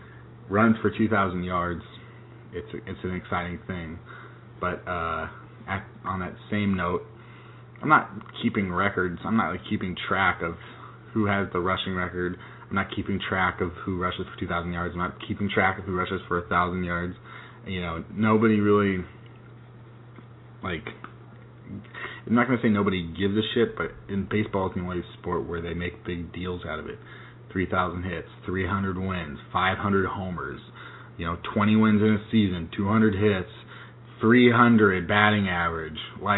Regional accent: Seattle, Washington, United States; If you didn't catch it earlier, I'm from Seattle, and I loved Ichiro.

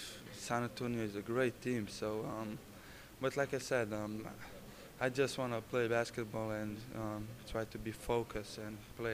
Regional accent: Slovenia; Because I'm from Slovenia

